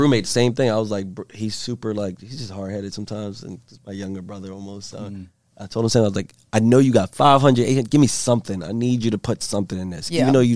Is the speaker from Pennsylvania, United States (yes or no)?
yes; Philadelphia, Pennsylvania, United States; also born or lived in Ethiopia; And I grew up in Southwest Philly, so gutter the whole way. Poor.